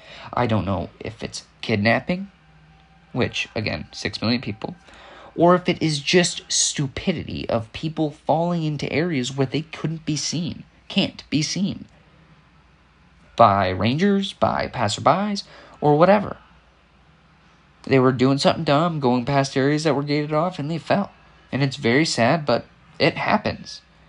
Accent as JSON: {"language": "English", "country": "United States", "said": "I don't use the metric system. I'm from America."}